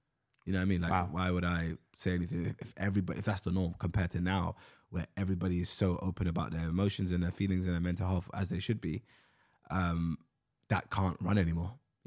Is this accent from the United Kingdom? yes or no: yes; London, United Kingdom; growing up in North West London, I saw a lot of people from different cultures, different backgrounds.